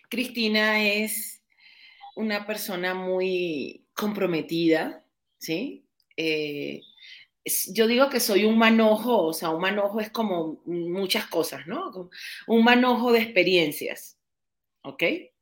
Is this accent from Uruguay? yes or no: no; Venezuela; now in Mexico; yo soy venezolana, voy a cumplir 7 años aquí en México.